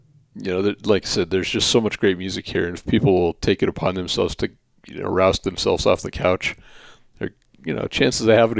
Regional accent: Montana, United States; I grew up here in Montana in a small town and went to college here.

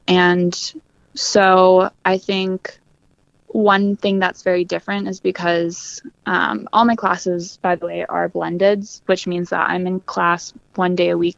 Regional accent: Oregon, United States; now in Bozeman, United States; I am in state. I'm from Oregon, but my freshman year, because my sister was living here, I was able to live off campus and get residency.

